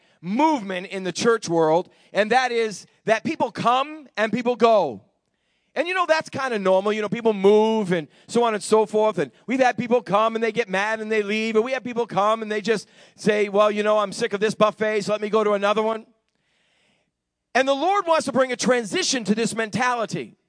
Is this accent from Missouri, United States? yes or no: no; Massachusetts, United States; In my hometown, I grew up in a town outside of Boston. We were a little bedroom.